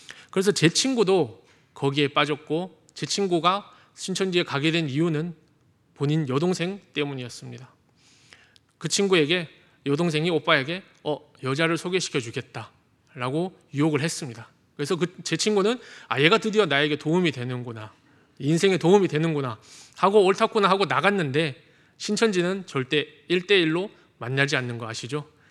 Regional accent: South Korea; 저는 한국 사람이니까 아무리 다른 나라 사람같이 생겼다고 타인이 그렇게 생각을 해도 저는 그 사람이 될 수 없는 것입니다.

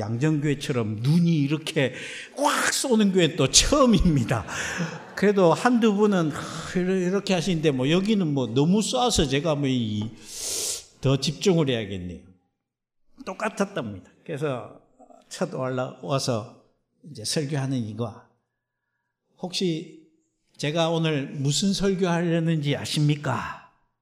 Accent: Busan, South Korea; also born or lived in Seoul; 그래서 서울에서 태어나서 부산으로 아버님이 임직을 옮기게 되었습니다.

